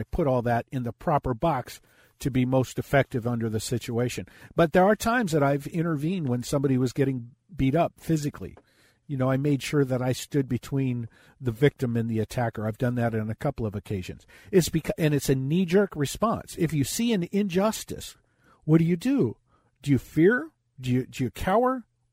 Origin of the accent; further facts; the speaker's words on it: Los Angeles, California, United States; I grew up in East Los Angeles.